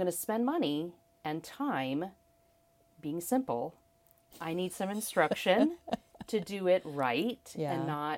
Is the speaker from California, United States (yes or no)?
no; Hawaii, United States; Growing up in Hawaii, we didn't have rhubarb. We didn't have kohlrabi. We couldn't find kale.